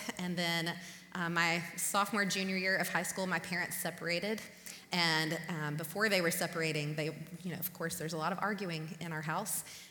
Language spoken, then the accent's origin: English; South Carolina, United States; I grew up in the South. I live in South Carolina. I grew up in South Carolina.